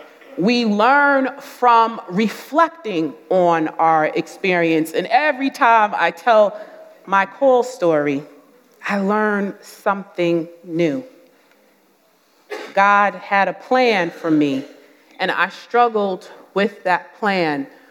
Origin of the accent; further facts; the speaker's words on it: Newark, New Jersey, United States; I'm a girl from Newark, New Jersey.